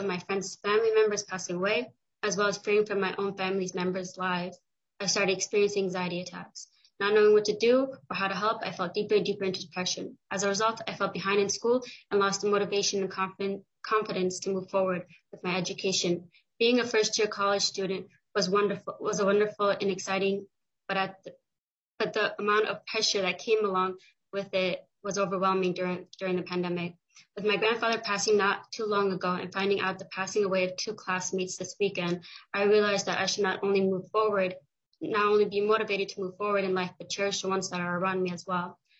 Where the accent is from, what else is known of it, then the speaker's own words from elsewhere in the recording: Fargo, North Dakota, United States; now in Minnesota, United States; I was raised in Fargo, North Dakota and moved to Minnesota in 2009.